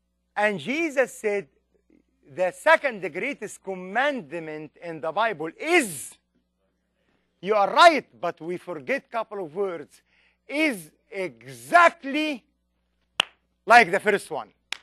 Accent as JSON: {"language": "English", "country": "Egypt", "tie": "born or raised there", "said": "I was born and raised in Egypt"}